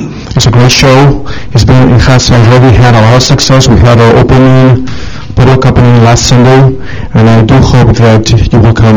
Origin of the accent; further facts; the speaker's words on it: Madrid, Community of Madrid, Spain; English is a second language; moved away as an adult; now in United States; As you can see by my accent, I'm not an American. I was born and raised in Madrid, Spain.